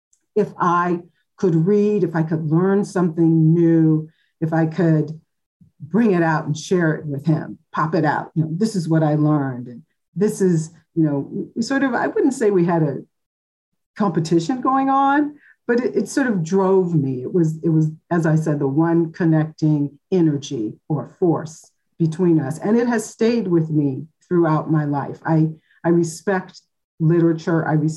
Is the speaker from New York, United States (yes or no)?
no; Cleveland, Ohio, United States; plucked me from a public housing project where I grew up in Cleveland, Ohio in the early 70s.